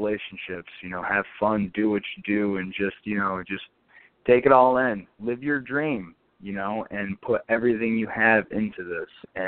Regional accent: Binghamton, New York, United States; I have a lot of friends in, you know, my hometown of Binghamton

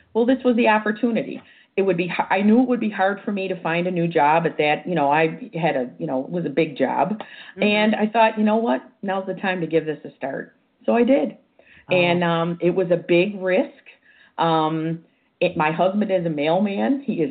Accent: Chicago, Illinois, United States; You know, I am an Irish Catholic girl from the south side of Chicago. We do not do tofu.

